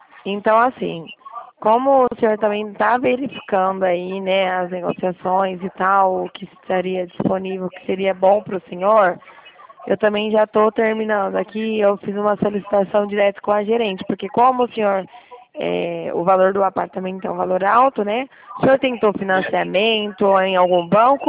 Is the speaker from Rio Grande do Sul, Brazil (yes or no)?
no; Dracena, São Paulo, Brazil; eu sou de Dracena.